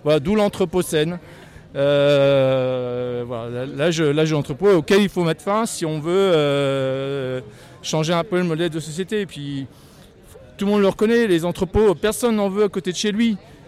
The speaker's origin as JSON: {"language": "French", "region": "Hauts-de-France", "country": "France", "said": "Je suis plutôt des Hauts-de-France."}